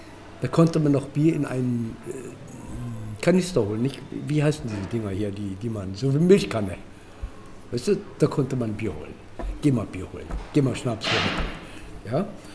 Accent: North Rhine-Westphalia, Germany; born there; moved away as an adult; now in Bad Hersfeld, Germany; Also ich wollte nur erklären, wo ich geboren bin und Ruhrgebiet.

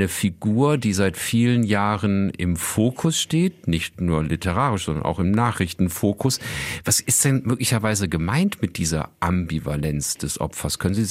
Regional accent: Wuppertal, North Rhine-Westphalia, Germany; Das ist gar nicht so weit von meiner Heimatstadt Wuppertal entfernt.

